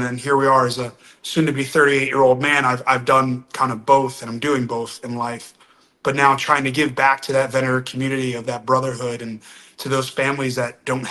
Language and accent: English; New Jersey, United States; growing up in New Jersey and seeing the New York skyline my entire life growing up.